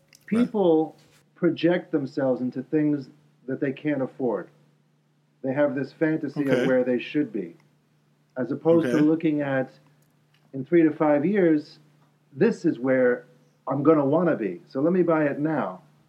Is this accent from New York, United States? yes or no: yes; Brooklyn, New York, United States; I'm born and raised in Brooklyn.